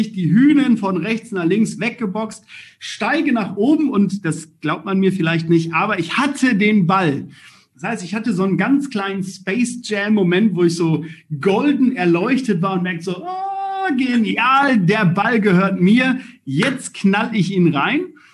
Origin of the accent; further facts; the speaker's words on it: Balve, North Rhine-Westphalia, Germany; Damals, ich komme aus Balve im Sauerland, so ein kleines Dörfchen